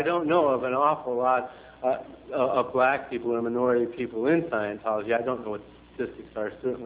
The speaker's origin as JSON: {"language": "English", "town": "Chicago", "region": "Illinois", "country": "United States", "tie": "born there", "said": "I know it's true. I was born in Chicago."}